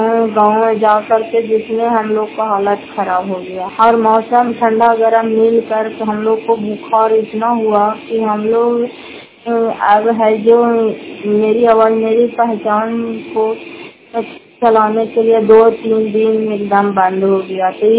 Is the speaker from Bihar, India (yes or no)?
yes; Basepur, Bihar, India; घर बसेपुर जिला नालंदा करापुरा ब्लॉक की निवासी हूँ